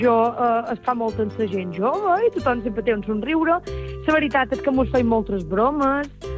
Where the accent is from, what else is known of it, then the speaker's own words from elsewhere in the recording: Es Migjorn Gran, Balearic Islands, Spain; Molt bé, també mira aquí, per Migjorn, és poble meu.